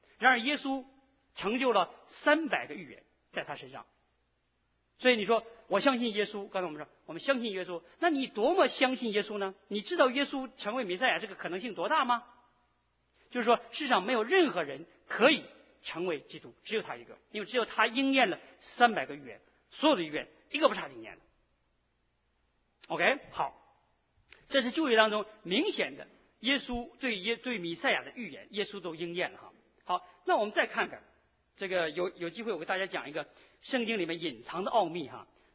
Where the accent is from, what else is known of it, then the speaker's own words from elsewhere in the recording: China; 我们大陆哈，我是大陆人，所以比较大了解大陆。